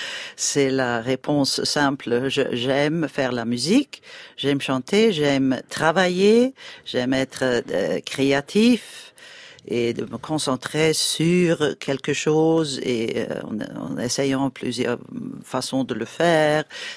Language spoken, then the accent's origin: French; Sweden; French is a second language; j'ai adoré d'être chez moi en Suède, de me réveiller tous les jours dans mon lit